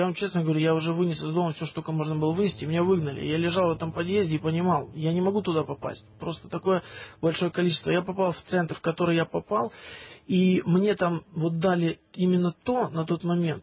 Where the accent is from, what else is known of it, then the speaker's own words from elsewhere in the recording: Russia; born there; Я считаю, что я православный человек, потому что я родился в России.